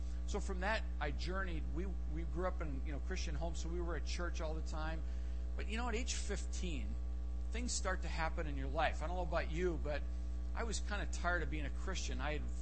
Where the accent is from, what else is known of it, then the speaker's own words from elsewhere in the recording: Wausau, Wisconsin, United States; I grew up in Wausau. You'll laugh and say, well, wait a minute, don't you live in Wausau? Yes, we've never moved in our whole life.